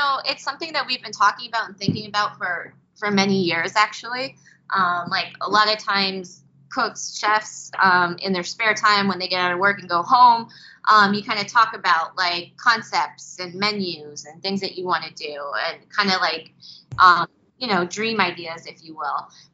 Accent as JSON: {"language": "English", "region": "New York", "country": "United States", "tie": "born or raised there", "said": "I'm from the East Coast. I grew up in upstate New York"}